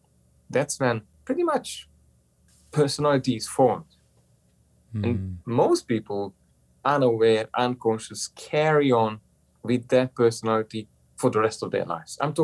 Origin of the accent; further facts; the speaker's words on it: Budapest, Hungary; English is a second language; I'm coming from Budapest.